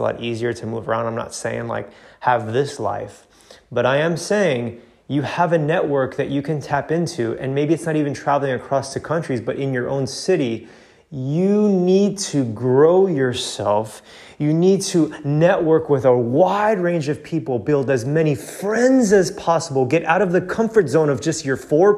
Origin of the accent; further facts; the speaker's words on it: Miami, Florida, United States; now in Sweden; even though I'm from Miami. I just love like smaller cities and more of the tight-knit communities. And so I'm here in Sweden